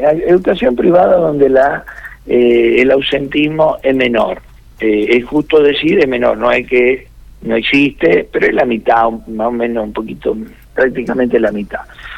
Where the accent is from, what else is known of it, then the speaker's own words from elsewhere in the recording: Santa Fe, Argentina; porque vivimos en Argentina, somos santafesinos, vivimos acá.